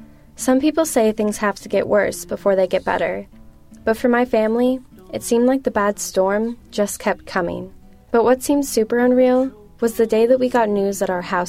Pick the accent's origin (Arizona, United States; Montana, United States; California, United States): Arizona, United States; Glendale; When I was a kid, growing up in Glendale, Arizona, his job was going really well.